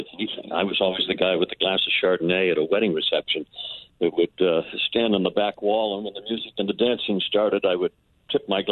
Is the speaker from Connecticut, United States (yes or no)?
yes; West Hartford, Connecticut, United States; I have to say that I had great parents growing up in West Hartford, Connecticut